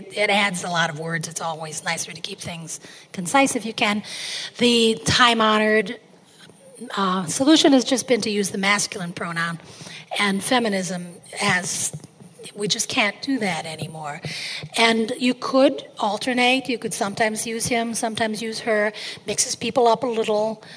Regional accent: Ohio, United States; I am from Ohio.

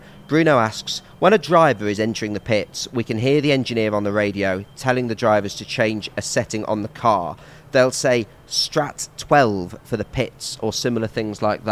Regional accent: United Kingdom; I'm British

